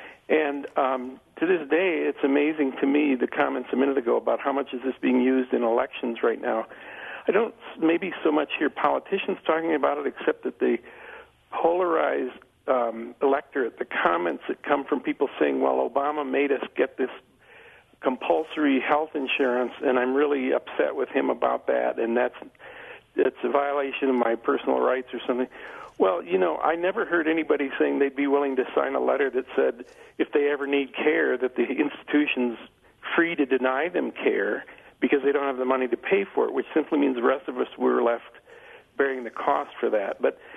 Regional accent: Madison, Wisconsin, United States; now in Mexico; I'm actually formerly from Wisconsin, from Madison, so I've followed Wisconsin Public Radio on the Internet all along.

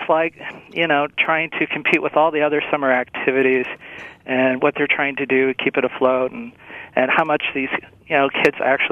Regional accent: Wisconsin, United States; Yeah, and anyway, I'm from Wisconsin originally, so I spend 2 hours with you every morning, and I just love you guys.

